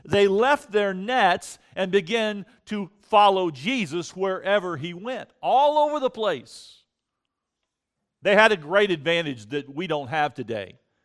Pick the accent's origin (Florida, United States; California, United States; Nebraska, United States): Florida, United States; I grew up in Florida, very warm and pleasant sunshine state in the United States.